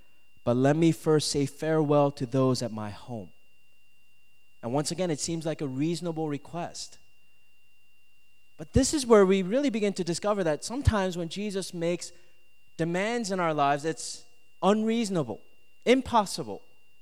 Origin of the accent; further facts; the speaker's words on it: Minnesota, United States; Like for me, I grew up in Minnesota, so I grew up in the Midwest.